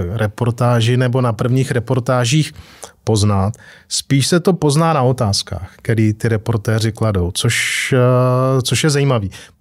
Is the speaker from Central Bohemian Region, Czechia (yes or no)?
no; Prague, Czechia; já jsem rodilej Pražák, já jsem tady vyrůstal